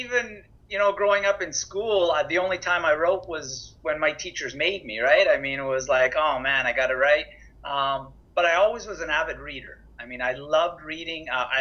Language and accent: English; Canada; growing up in Canada, you basically don't have a choice, to be honest with you. I'm from a small town of about 1,200 people